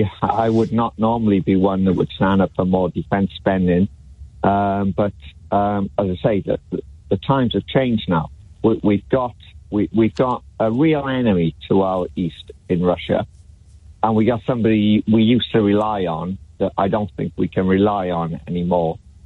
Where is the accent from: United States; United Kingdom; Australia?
United Kingdom; Wales; I speak as a European, I'm not British, I'm Welsh, I'm European, I'm not Britain.